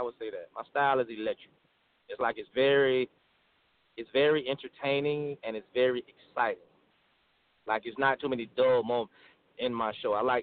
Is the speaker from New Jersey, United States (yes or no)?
no; Jacksonville, Florida, United States; So being a hustler that I was raised in Jacksonville to be, I ended up turning it into a stage play.